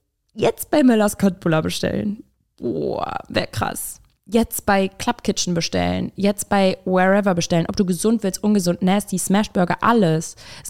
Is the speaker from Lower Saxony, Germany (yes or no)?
no; Duisburg, North Rhine-Westphalia, Germany; also born or lived in Cologne; in NRW, also sowohl in Köln als auch in Duisburg, wo ich herkomme, und in Köln habe ich ja vorher gelebt